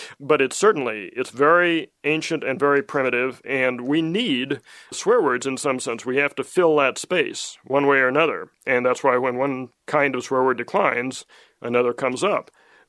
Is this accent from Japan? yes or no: yes; Japan; I remember it well from growing up in Japan.